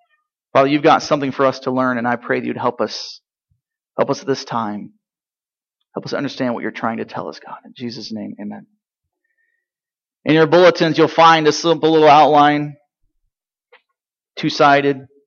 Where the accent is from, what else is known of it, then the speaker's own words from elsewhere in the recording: Iowa, United States; See, I'm from Iowa. I'm a believer. Yes, and I'm from Iowa. That's true.